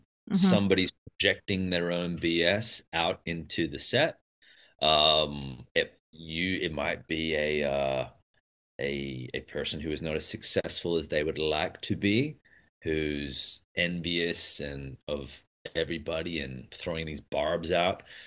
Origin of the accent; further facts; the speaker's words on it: Toronto, Ontario, Canada; also born or lived in Vancouver; I was born in Toronto, Canada. My first formative years were all the snowy, fluffy.